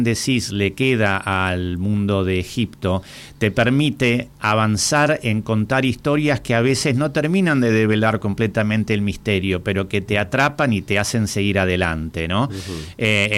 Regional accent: Argentina; yo, como argentino, no conocía la historia del doctor Abraham Rosenbacher

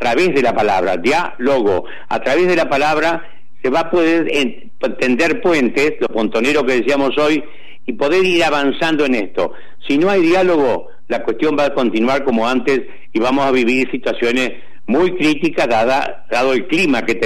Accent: Entre Ríos, Argentina; Yo me acuerdo una anécdota cuando en mi pueblo Entre Ríos estaban instalando los semáforos

